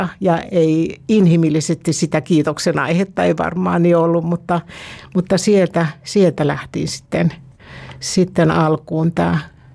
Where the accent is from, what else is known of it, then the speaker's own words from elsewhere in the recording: Uusimaa, Finland; born there; Mä olen syntynyt karjalaisperheeseen Itä-Uudellamaalla vanhempien evakkomatkan jälkeen.